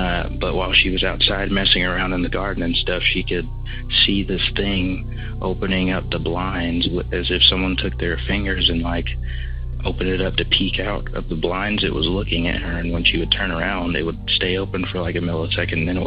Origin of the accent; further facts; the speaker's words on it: Georgia, United States; I'm from Georgia.